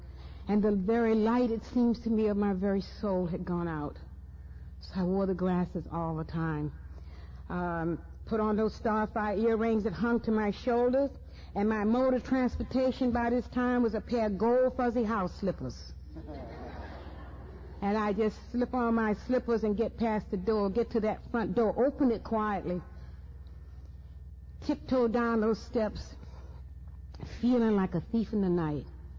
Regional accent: Atlanta, Georgia, United States; I grew up in Atlanta, Georgia with wonderful parents and a wonderful loving family.

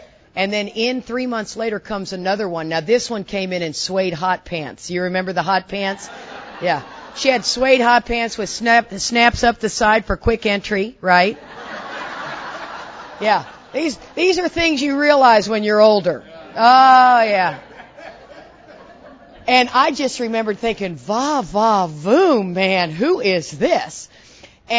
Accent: Houston, Texas, United States; And then we all get into outside issues because we're growing up in Houston and we're all drinking lots of Boone's Farm apple wine, right?

